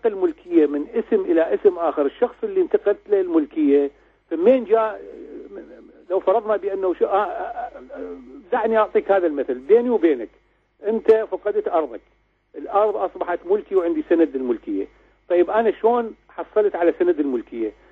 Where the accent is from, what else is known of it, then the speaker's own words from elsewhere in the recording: Iraq; استخدمت الجنسية العراقية لإثبات كوني أنا عراقي